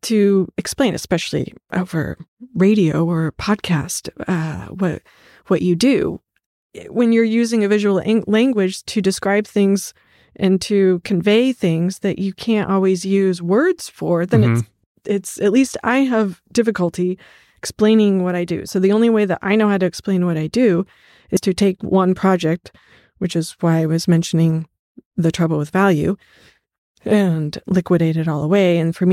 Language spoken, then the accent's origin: English; Kansas, United States; oh, I'm from the Midwest and I'm from Kansas and I'm an artisan